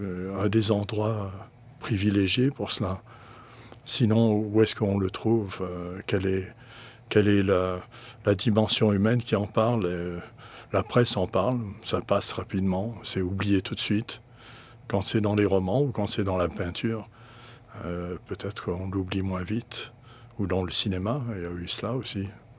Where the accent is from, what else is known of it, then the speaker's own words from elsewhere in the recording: Brittany, France; je suis breton d'origine, que ma famille vit à l'île Maurice